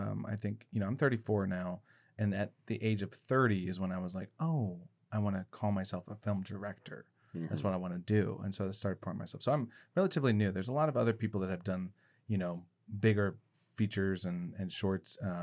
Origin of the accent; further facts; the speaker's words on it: Reading, Pennsylvania, United States; born there; I was born in Reading and I lived there for